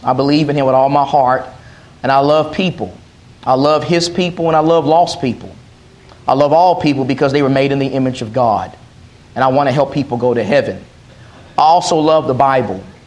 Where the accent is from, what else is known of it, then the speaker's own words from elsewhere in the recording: Texas, United States; I'm from Texas, and I thought that was just a Texas thing.